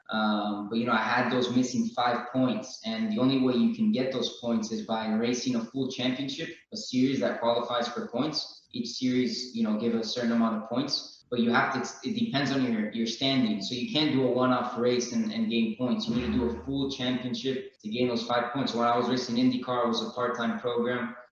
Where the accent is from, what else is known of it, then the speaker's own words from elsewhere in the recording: Miami, Florida, United States; You know, I was born and raised in Miami.